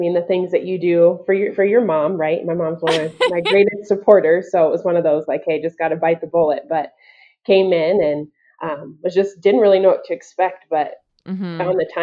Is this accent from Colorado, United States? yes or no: yes; Aurora, Colorado, United States; But to start off, born and raised in Colorado, in Aurora, come from a biracial family.